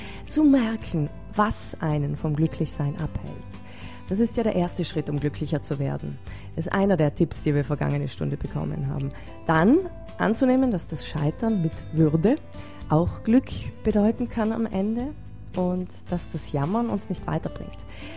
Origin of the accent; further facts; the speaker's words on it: Trentino-Alto Adige, Italy; Jetzt sage ich Ihnen was als Südtirolerin